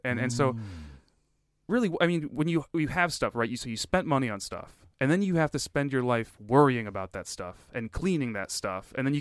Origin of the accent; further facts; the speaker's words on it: United States; And I'm like, I am American as well, my friend.